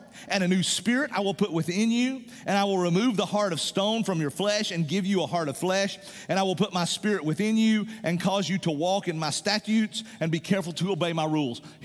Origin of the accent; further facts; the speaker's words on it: Tennessee, United States; Where I grew up in East Tennessee, there was hardly any Church of Christ.